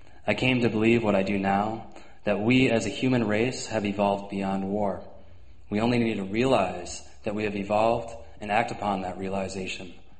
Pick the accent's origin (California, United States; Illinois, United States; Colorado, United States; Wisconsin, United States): Wisconsin, United States; I am a Welsh American from Wisconsin. I am at home with my people, the people I work for peace with.